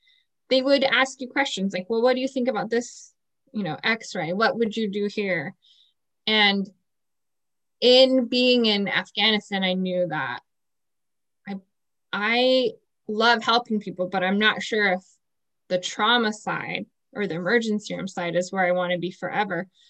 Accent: New Mexico, United States; I mean, I grew up in New Mexico, but I feel like when you stay in New Mexico, you can give back to your community and people fall in love with New Mexico.

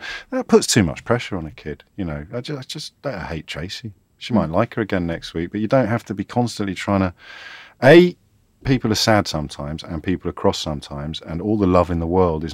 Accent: Kidderminster, West Midlands, United Kingdom; Central Weekend Live, which was iconic for me growing up in Kidderminster.

